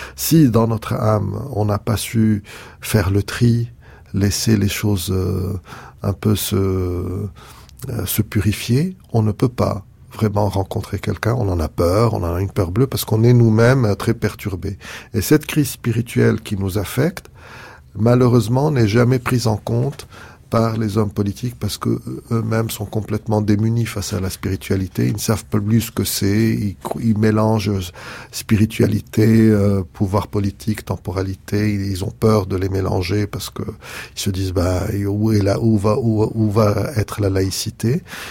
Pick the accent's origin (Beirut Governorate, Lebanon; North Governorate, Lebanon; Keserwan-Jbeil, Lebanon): North Governorate, Lebanon; Alors moi je suis originaire de la vallée de Kadisha, qui est la vallée sainte du Liban